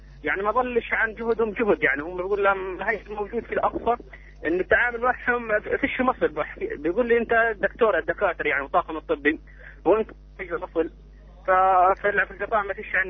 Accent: Gaza Strip, Palestine; هي الفكره كانت من لما طلعت من غزه

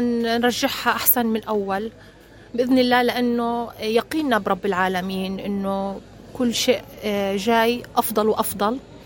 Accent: Palestine; احنا فلسطينيين عنيدين جبارين.

